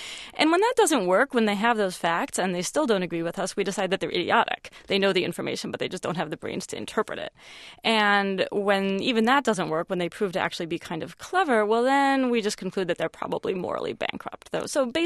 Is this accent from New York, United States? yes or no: yes; New York, United States; Yes, as a fellow New Yorker, I can second that.